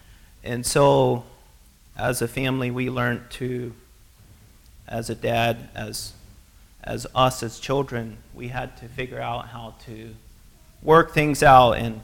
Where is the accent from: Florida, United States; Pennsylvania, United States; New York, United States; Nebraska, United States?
Pennsylvania, United States; As many of you know, I grew up in Pennsylvania as an Amish boy, and I was Amish till I was 17, and that wasn't my decision.